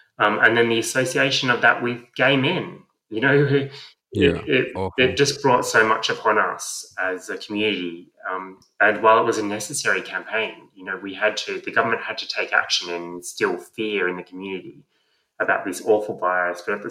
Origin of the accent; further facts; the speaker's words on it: Lane Cove, New South Wales, Australia; It's funny, I grew up in Lane Cove.